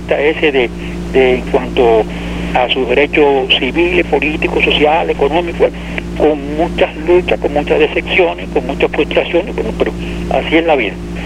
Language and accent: Spanish; Cuba; yo soy un cubano viejo, ¿no? Ya de una generación prácticamente casi gastada